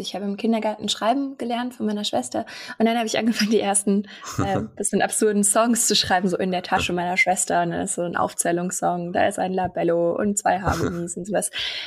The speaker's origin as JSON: {"language": "German", "town": "Bad Aibling", "region": "Bavaria", "country": "Germany", "tie": "born there", "said": "mittlerweile gehe ich schon durch als Hochdeutsche. Ich komme ursprünglich aus Bayern, so zwischen München und Salzburg. Bad Aibling heißt meine Heimatstadt und wohne jetzt aber seit ein paar Jahren schon in Marburg. Bin hier fürs Studium hergezogen"}